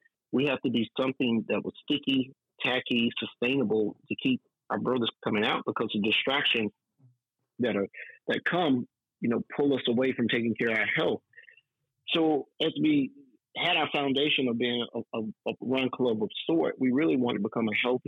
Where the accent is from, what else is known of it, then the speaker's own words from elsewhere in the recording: Atlanta, Georgia, United States; Yes, I am. Grady baby. Now, man, I am born and raised in Atlanta.